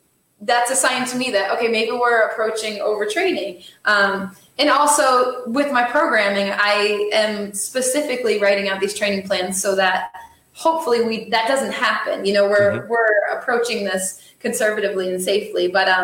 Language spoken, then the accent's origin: English; Vermont, United States; I'm from Vermont. And so that's my home state. And, I actually grew up relatively close to where, the Vermont 100 takes place.